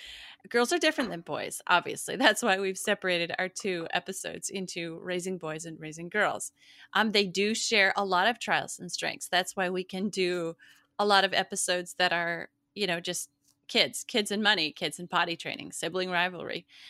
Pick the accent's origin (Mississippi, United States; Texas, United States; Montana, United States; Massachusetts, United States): Montana, United States; Yeah, it's not like where I grew up in Montana, you know, where there's like mountains and you go hiking.